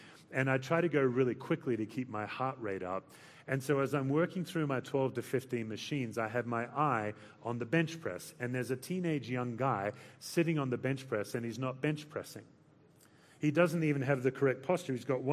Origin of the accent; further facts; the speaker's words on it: Australia; I'm an Australian, it's mate, not dude